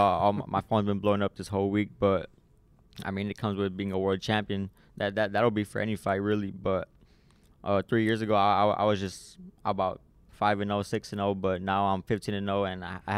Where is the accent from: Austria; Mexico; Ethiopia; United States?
United States; San Antonio, Texas; It's been 3 years since I fought here in my hometown.